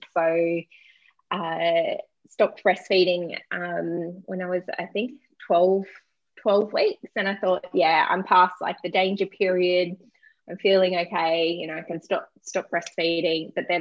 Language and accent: English; Cairns, Queensland, Australia; now in Gold Coast, Australia; So I'm a mom of 2 girls, 15 and 12, and I'm originally from Cairns. Born and bred North Queensland, and moved to the Gold Coast to study to be a naturopath, and met my husband down here, and yeah, just settled in.